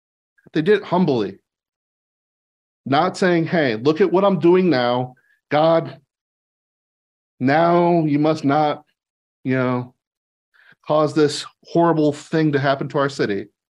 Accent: Knoxville, Tennessee, United States; As you know, I'm from Knoxville

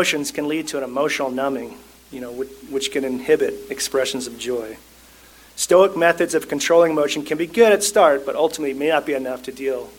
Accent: Albany, New York, United States; I remember growing up in Albany, New York, there was a deacon named Mike Nelson.

